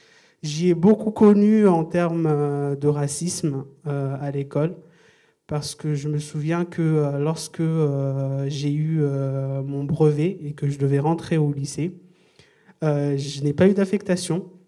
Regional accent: Comoros; born there; also born or lived in Mayotte; je suis né aux Comores, je n'ai pas la nationalité française, j'ai vécu à Mayotte

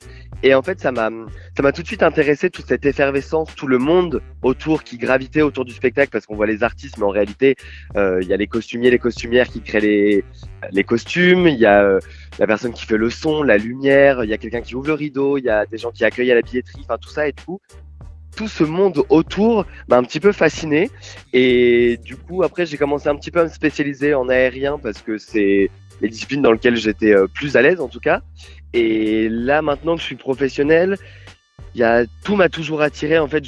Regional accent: Reims, Grand Est, France; born there; je suis né à Reims, à Courlancy.

